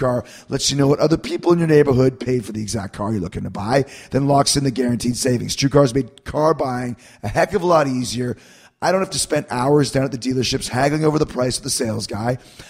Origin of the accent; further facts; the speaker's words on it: Canada; moving to Vancouver, Canada, my home country.